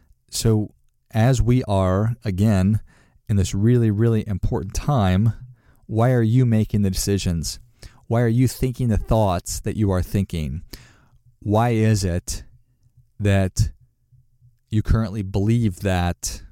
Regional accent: Minnesota, United States; Because my family voted Democrat because we're from Minnesota.

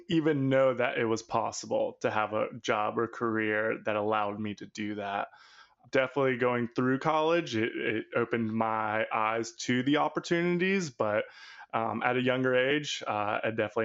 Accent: Savannah, Georgia, United States; I grew up in Savannah, living along the coastal area. My father worked on boats, so I was out on the water all the time.

